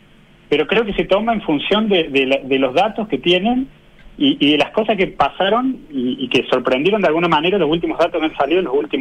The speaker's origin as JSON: {"language": "Spanish", "country": "Argentina", "said": "yo vengo de Argentina"}